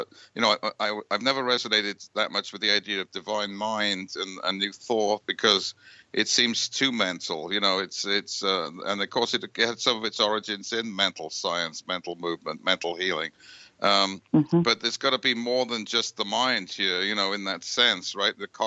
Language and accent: English; United Kingdom; I grew up in Britain